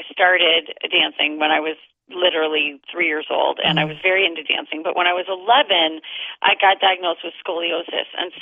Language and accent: English; Detroit, Michigan, United States; moved away as an adult; now in California, United States; I'm a Detroit, Michigan girl. Spent most of my childhood in Detroit, went to school in Michigan, and then I moved out to California as soon as I graduated college, so I've been here ever since.